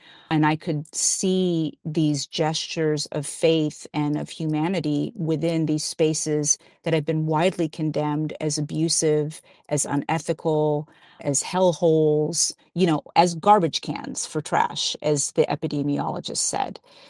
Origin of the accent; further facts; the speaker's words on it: New Mexico, United States; I come from New Mexico. I was born and raised in New Mexico, and there's a tradition among Catholics in New Mexico called the penitentes